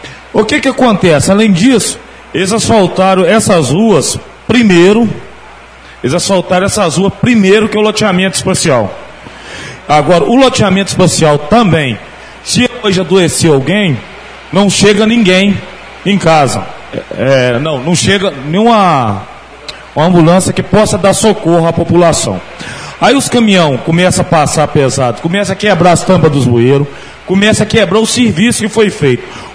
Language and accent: Portuguese; Mantiqueira, Brazil; não é porque eu sou nascido e criado em Mantiqueira, não.